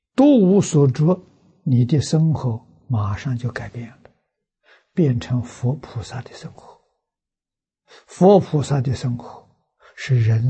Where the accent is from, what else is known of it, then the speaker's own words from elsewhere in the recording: China; 我们中国人有一句俗话说，到家了